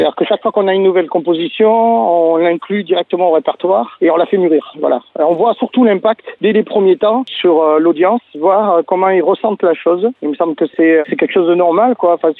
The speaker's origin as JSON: {"language": "French", "country": "France", "said": "comme je dis, on est français, on est européen"}